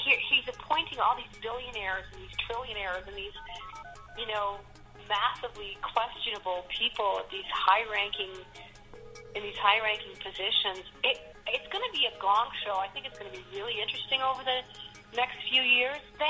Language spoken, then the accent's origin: English; Canada; You know, I'm not American. I'm a Canadian.